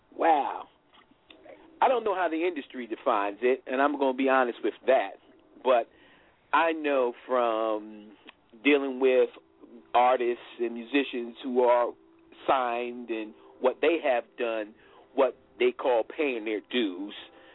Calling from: Rex, Georgia, United States; I'm calling in from Rex, Georgia here tonight.

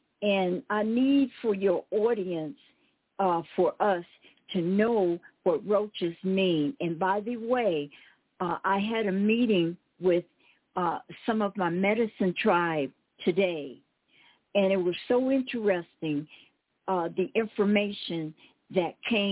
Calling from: Arizona, United States; I'm calling you from Cochise County, where the sheriff, the deputy doodogs, hawk me, all right?

